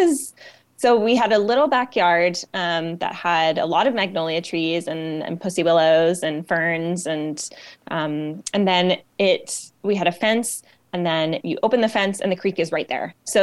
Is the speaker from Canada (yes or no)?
yes; North Vancouver, British Columbia, Canada; Born and raised in Vancouver. Very, very fortunate to have grown up in North Vancouver, in the unceded Squamish territory.